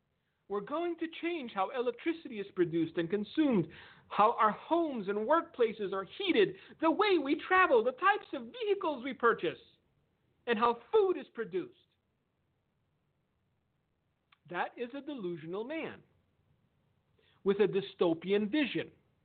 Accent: Romania; I grew up in Romania. I had to go to an outhouse in 30 below in the middle of the night for the first 9 years of my life.

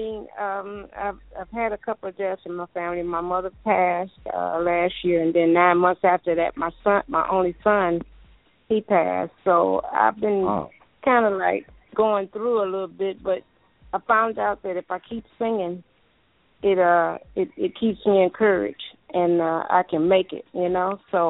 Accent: Detroit, Michigan, United States; now in Houston, United States; Yes, I'm from Detroit, but right now I live in Houston.

